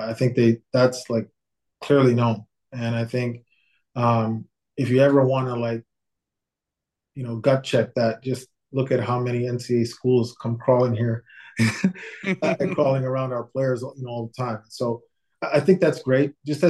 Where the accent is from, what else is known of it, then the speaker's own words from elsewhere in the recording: Canada; And then I would just say, probably as a fan, as a Canadian, like, how can you not be proud?